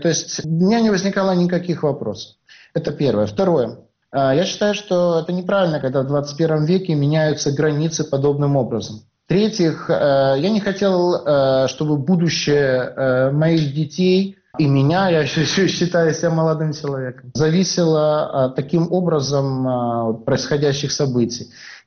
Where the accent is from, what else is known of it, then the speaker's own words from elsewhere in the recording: Russia; born there; first language Russian; русский язык — это мой родной язык, русская литература — это моя любимая литература. Хотя я говорю на других языках